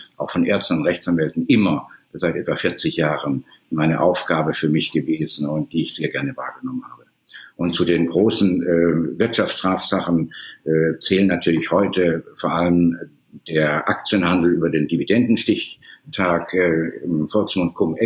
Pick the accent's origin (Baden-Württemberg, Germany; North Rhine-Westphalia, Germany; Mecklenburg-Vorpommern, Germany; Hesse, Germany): Baden-Württemberg, Germany; now in Hamburg, Germany; bin ich dann zurückgekehrt, aber nicht nach Südbaden, wo ich herstamme, sondern nach Hamburg und habe mir hier mein Berufsleben aufgebaut.